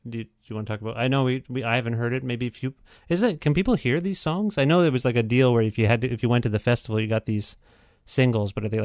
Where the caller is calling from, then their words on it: Canada; I'm calling you from Canada